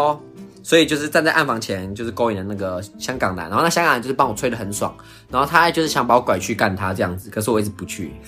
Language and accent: Chinese; Taiwan; 因为反而我台湾人都会看到